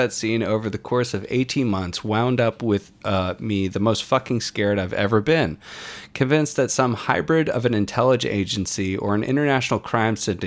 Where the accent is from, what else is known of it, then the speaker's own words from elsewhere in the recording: Warrenton, Virginia, United States; My hometown of Warrenton, Virginia is like one of the weirdest